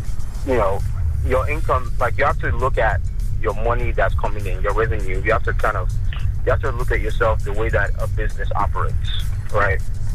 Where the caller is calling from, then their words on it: Ajawa Estate, Nigeria; I'm calling from Ajawa Estate.